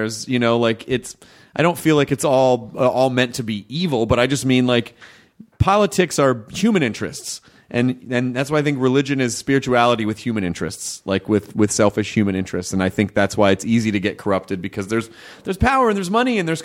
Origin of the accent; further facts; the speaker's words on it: the South, United States; And growing up in the South, there's a giant that's the Bible Belt.